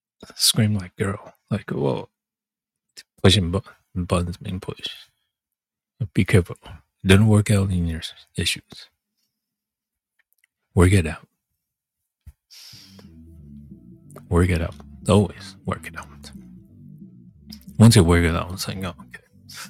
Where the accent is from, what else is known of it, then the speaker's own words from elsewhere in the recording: Taipei, Taiwan; also born or lived in New Jersey, United States; So Chris Rock lives in Jersey. Not my hometown. My hometown is Taiwan, Taipei. But my second childhood home.